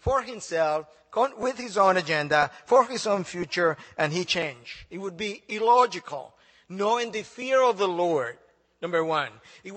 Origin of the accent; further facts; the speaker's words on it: Dominican Republic; moved away as an adult; now in United States; My wife is an American. She's from Queens, New York, and I'm from the Dominican Republic. We met in Santo Domingo.